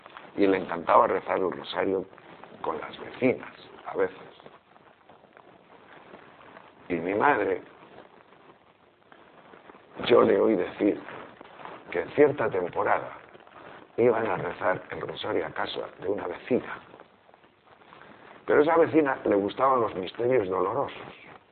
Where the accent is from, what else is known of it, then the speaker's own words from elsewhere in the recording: Tejerina, Castile and León, Spain; ponían en tejerina, en mi pueblo, lo que se llama el urmiento.